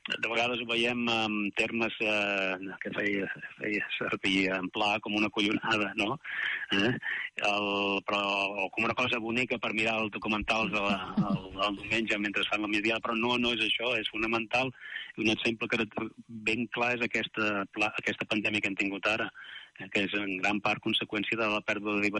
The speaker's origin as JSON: {"language": "Catalan", "town": "Girona", "region": "Catalonia", "country": "Spain", "also_born_or_lived": "Barcelona / Montseny", "said": "no soc de les vostres terres, però tot i que les estimo molt, perquè soc més aviat de Girona i de Barcelona i de Montseny"}